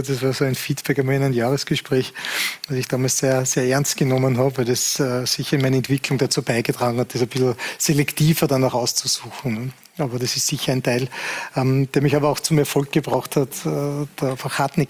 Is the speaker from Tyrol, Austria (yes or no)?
no; Salzburg, Austria; Und man hat natürlich als Salzburger immer Kontakt